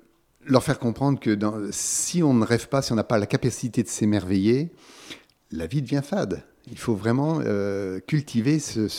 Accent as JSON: {"language": "French", "town": "Lille", "region": "Hauts-de-France", "country": "France", "tie": "born or raised there", "said": "ma ville natale, Lille"}